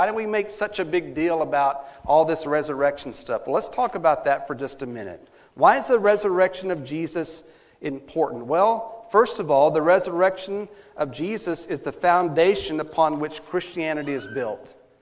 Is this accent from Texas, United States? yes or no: yes; Glen Rose, Texas, United States; Whenever I'm down in my hometown of Glen Rose and down in Texas, I always take time to visit Squaw Creek Cemetery.